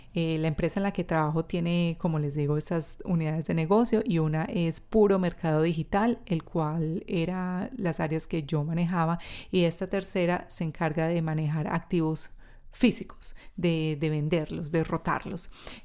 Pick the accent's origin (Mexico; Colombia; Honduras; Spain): Colombia; now in Australia; Como colombiana trabajando en Australia en una empresa americana altamente competitiva